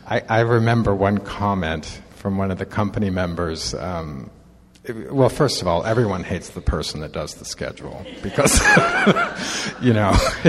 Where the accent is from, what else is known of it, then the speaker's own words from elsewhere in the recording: San Francisco, California, United States; born there; I was born here in the Bay Area. My family's here. It's very important for me to be a part of this community.